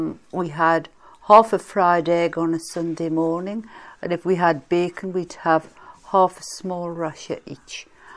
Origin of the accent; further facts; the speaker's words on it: North East England, United Kingdom; I was born and bred on Tyneside, which was a major shipbuilding river, the River Tyne.